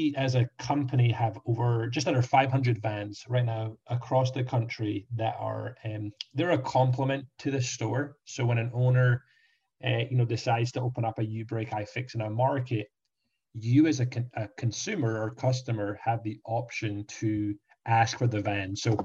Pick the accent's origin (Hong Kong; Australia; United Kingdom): United Kingdom; Scotland; moved away as an adult; now in Orlando, United States; I moved over from Scotland 5 years ago. My beautiful wife is American, got a baby girl. We are in Orlando, Florida. Love living in the US. It's an incredible country in terms of just diversity, culture, definitely different to Scotland where I grew up.